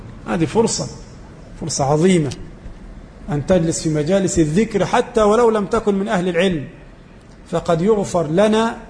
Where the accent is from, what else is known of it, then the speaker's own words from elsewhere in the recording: Egypt; مثلا عندنا في مصر 10,000 مسجد